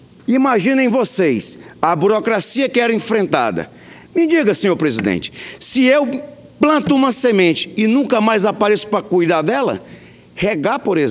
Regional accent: Cruzeiro do Sul, Acre, Brazil; Pucallpa a Cruzeiro do Sul, minha cidade natal.

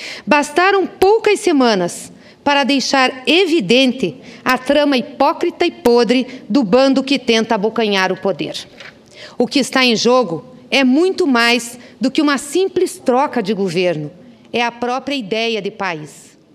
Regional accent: Paraná, Brazil; lá no meu estado do Paraná

